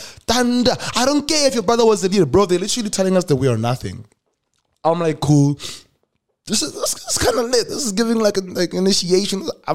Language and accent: English; Polokwane, Limpopo, South Africa; Then he goes, yo, so where are you from, dog? Like, what's like? I'm like, oh, I'm from Polokwane. I'm like, oh, he's like, oh, I'm from Limpopo too.